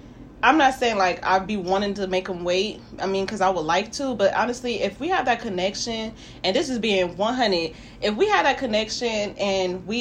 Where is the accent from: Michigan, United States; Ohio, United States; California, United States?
California, United States; Los Angeles; I am from Los Angeles, California, South Central, to be exact.